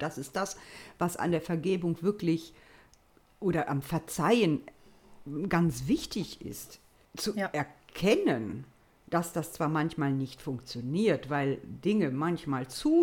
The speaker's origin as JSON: {"language": "German", "town": "Solingen", "region": "North Rhine-Westphalia", "country": "Germany", "tie": "born or raised there", "said": "ich hatte so viele Cousinen und Cousins in meiner Heimatstadt Solingen"}